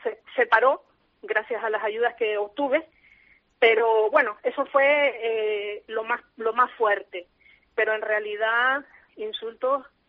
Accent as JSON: {"language": "Spanish", "country": "Nicaragua", "said": "una cosa súper tonta, pero que a mí me está costando mucho aquí ahora, y eso que yo soy de aquí"}